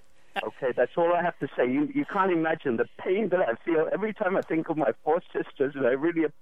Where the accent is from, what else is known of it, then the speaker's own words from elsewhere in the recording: England, United Kingdom; I'm an Indian man with four sisters, and I grew up in England.